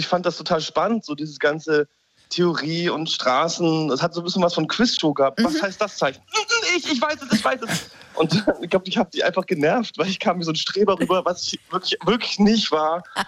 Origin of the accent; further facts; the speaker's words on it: Göttingen, Lower Saxony, Germany; also born or lived in Halle; ich bin in Halle geboren, dann sind wir nach Göttingen gezogen. Das sind dann 120.000 Einwohner, da braucht man kein Auto. Wir haben in der Stadt gewohnt